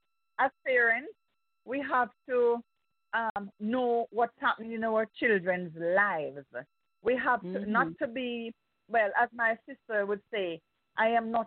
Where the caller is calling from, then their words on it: Jamaica; from Jamaica.